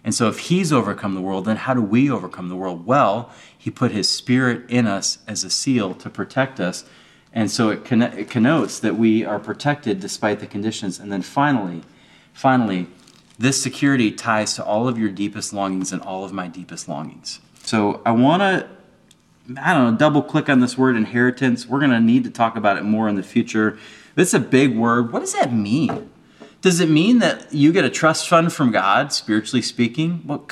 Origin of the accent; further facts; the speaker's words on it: Michigan, United States; But they didn't know that I grew up in Michigan, which is the place that you send happy people to become unhappy, okay?